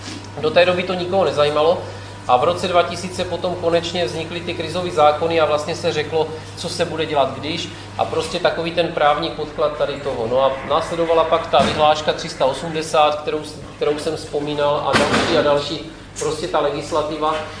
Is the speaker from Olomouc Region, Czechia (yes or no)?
yes; Olomouc Region, Czechia; takže já jsem z Moravy od Přerova